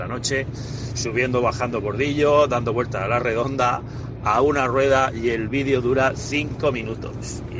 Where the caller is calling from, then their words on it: Alicante, Valencian Community, Spain; de Alicante.